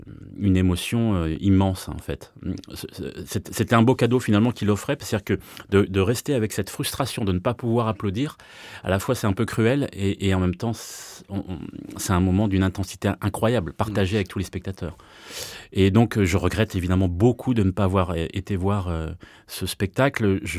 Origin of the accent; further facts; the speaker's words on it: Brittany, France; je suis breton